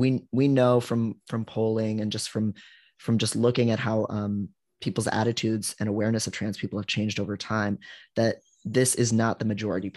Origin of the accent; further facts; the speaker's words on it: Ohio, United States; And I was a teenager in Ohio and I saw, a gay marriage ban get passed in my home state.